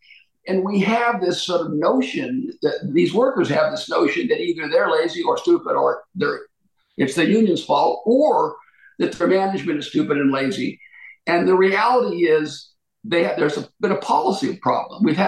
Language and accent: English; Ashtabula, Ohio, United States; when I grew up in Ashtabula, kids were proud that their dad worked at the mill, right?